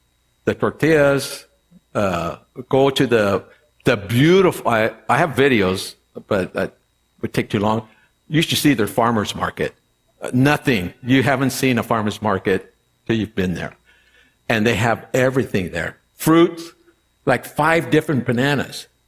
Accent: Los Angeles, California, United States; This is actually, because I'm from Los Angeles, we have Long Beach there.

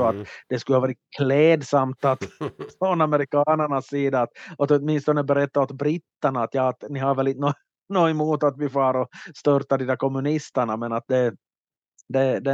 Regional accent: Ostrobothnia, Finland; som undervisar i finska i det här svenska österbottnisk skola här i mina hemtrakter

